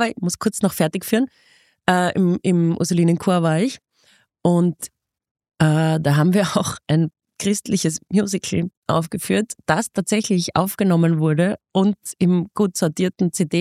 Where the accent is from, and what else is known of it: Graz, Styria, Austria; born or raised there